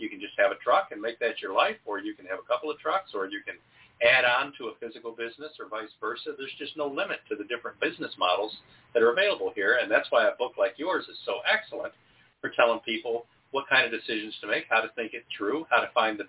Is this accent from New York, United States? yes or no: no; Michigan, United States; I'm from Michigan originally, and they've got a million winter festivals up there.